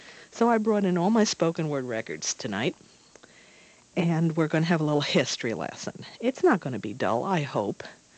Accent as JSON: {"language": "English", "country": "United States", "said": "I'm an American woman, and it's not easy."}